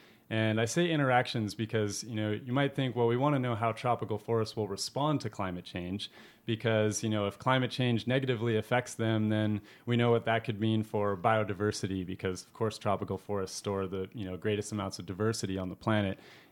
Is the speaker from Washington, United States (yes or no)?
no; Fairbanks, Alaska, United States; I grew up in Alaska, in Fairbanks in the subarctic, very cold place and dark for a lot of time of the year, but also a place of vast wilderness.